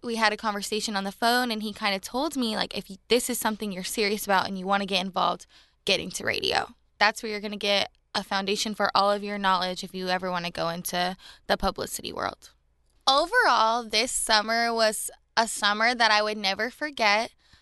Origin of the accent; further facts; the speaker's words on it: Tennessee, United States; Nashville's my backyard. I'm from Tennessee.